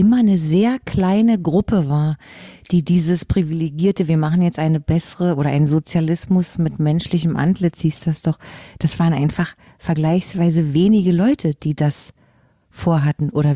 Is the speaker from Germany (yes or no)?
yes; Berlin, Germany; Ich war ja eben ein Berliner Schulkind.